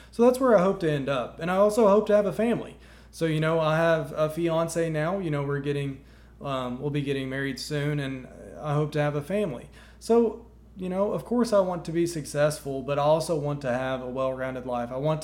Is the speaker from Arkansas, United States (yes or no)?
yes; Arkansas, United States; I really love where I grew up in South Arkansas. I love rural Arkansas